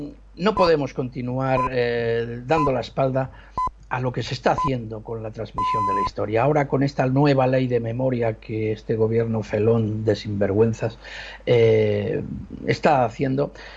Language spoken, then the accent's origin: Spanish; Spain; cada vez somos más los españoles que estamos hartos de este gobierno felón.